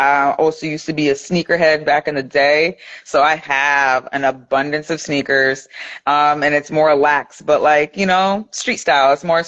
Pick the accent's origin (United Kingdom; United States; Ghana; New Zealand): Ghana; I'm from Ghana. I love color.